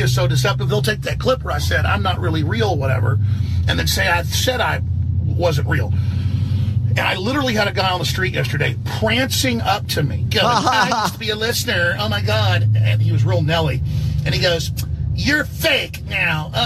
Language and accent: English; Texas, United States; accent: Texas; I do have a Texas accent. I am from Texas. People think you're dumb if you're from Texas.